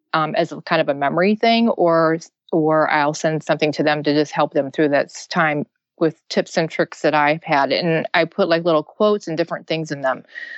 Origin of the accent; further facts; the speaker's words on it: Pennsylvania, United States; born there; now in Ohio, United States; I was actually born in Pennsylvania, and I met my husband overseas in the military in Okinawa.